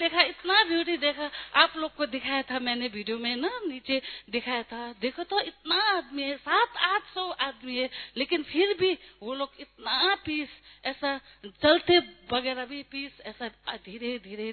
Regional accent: Sikkim, India; Hindi is a second language; मैं डोंका सिक्किम से आई हूँ, लेकिन मेरे को तो इतना मालूम नहीं है ना, मैं तो बुद्धिस्ट था तो मैं मेरे को तो इतना पता नहीं था, लेकिन हम लोग को ना इतना अच्छे भी हिंदी नहीं आता है, सिक्किम में तो ना नेपाली

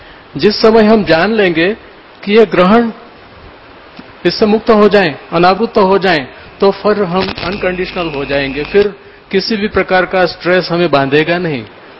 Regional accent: Ahmedabad, Gujarat, India; अहमदाबाद से हूँ, प्रोफेसर हूँ, बच्चों को पढ़ाते हैं

